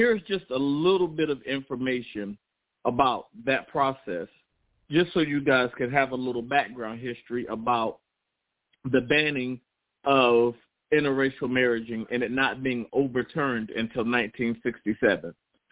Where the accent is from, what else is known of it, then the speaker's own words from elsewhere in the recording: the Carolinas, United States; I am from the Carolinas.